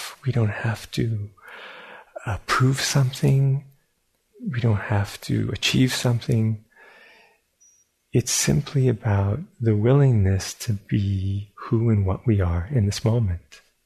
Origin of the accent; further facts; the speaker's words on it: New York, United States; also born or lived in Japan; because I'm from New York and I think like a criminal.